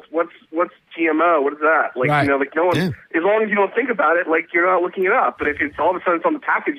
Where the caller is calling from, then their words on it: New York, United States; I'm calling from New York.